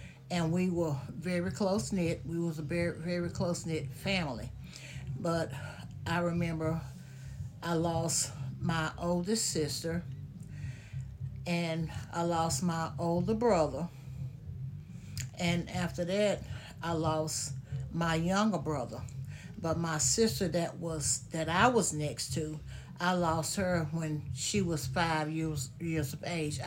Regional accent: Chatham, Louisiana, United States; I grew up in Chatham, Louisiana, which is a small town of about 600 people.

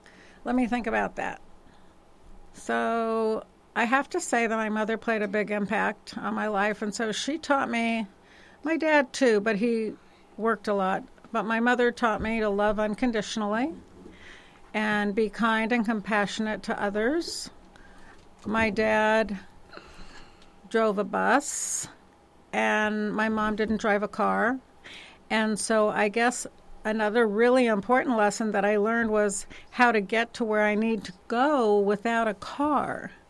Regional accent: Los Angeles, California, United States; also born or lived in New York City; So I grew up really in West Los Angeles.

